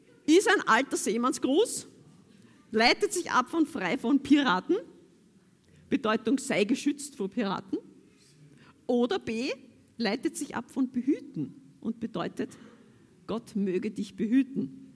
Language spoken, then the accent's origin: German; Vienna, Austria; ich als Wienerin habe einen wienerischen Gruß genommen